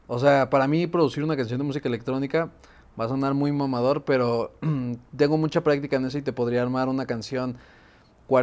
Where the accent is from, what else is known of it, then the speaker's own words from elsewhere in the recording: Mexico City, Mexico; also born or lived in Guadalajara; sí, soy de aquí de la Ciudad de México, me fui a vivir a Guadalajara, pero ya estamos de retache para acá.